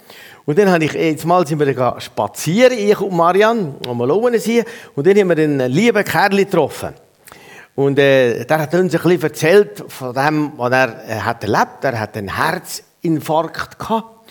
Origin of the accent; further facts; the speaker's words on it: Switzerland; Wir sind Schweizer Bürger, aber wir sind auch Himmelsbürger.